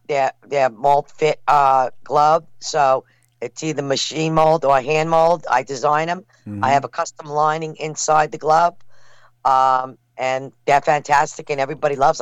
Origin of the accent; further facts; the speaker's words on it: New York, United States; No, I'm from the East Coast in New York.